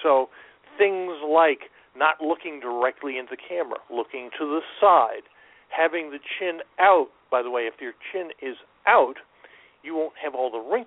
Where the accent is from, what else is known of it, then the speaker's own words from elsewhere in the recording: Austin, Texas, United States; Yeah, I'm from Austin. I'm cool. our motto here is keep Austin weird.